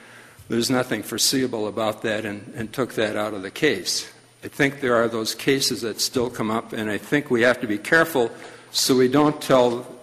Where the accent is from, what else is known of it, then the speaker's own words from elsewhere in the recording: Minnesota, United States; I'm from Minnesota. We drink a little bit less over there than Wisconsin.